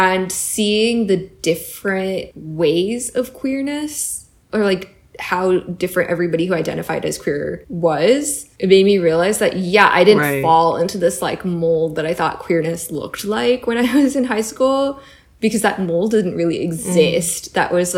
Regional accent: Florida, United States; I grew up in Florida and I went to public school there.

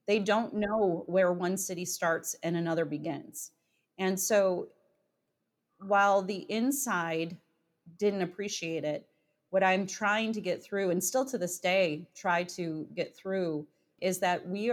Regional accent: Dexter, Michigan, United States; I grew up in Dexter, Michigan. And at that time, I think we had two restaurants in town, and the A&W was one of them.

